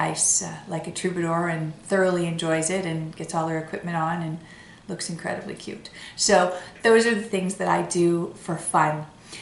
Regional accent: Canada; I have all four children playing hockey because we are Canadian.

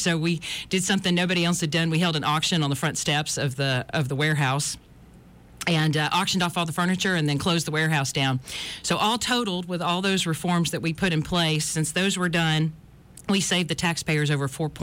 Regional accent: Montgomery, Alabama, United States; Well, I'm from Montgomery. My dad worked at Maxwell Air Force Base for over 30 years.

